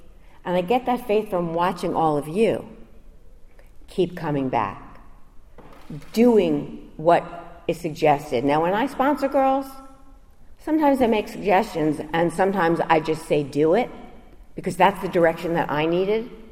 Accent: New York, United States; I lived in New York, I grew up in New York, and I was living in an apartment building

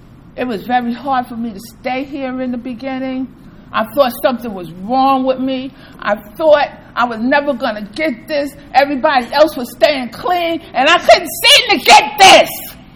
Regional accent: New York, United States; I'm from Bed-Stuy, do or die.

